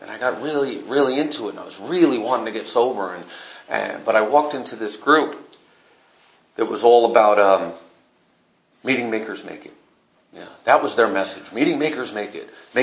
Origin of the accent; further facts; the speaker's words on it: California, United States; You know, I was raised in Northern California, and I drank with my mom and I smoked pot with my dad.